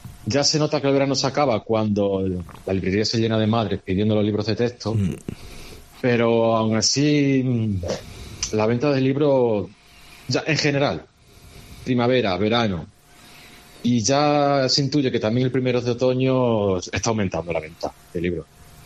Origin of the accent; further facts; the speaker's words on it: Fuente del Maestre, Extremadura, Spain; now in Almendralejo, Spain; Soy de fuera, soy de Fuente del Maestre